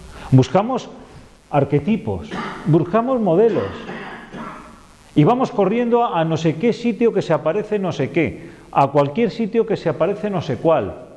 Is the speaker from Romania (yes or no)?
no; Castile, Spain; Y más aquí, que somos castellanos viejos.